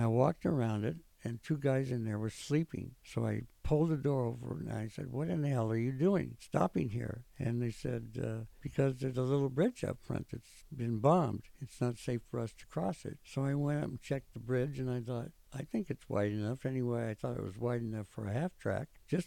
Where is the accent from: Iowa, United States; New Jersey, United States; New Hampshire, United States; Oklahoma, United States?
Iowa, United States; I don't know what the hell the password is, but I'm from Iowa, and I want to know where the half tracks have gone